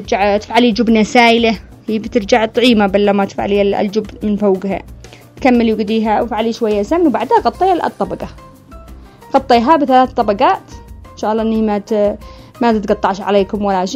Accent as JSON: {"language": "Arabic", "country": "Yemen", "said": "ندي لكم طريقة البوريك الذي معروف عندنا في اليمن"}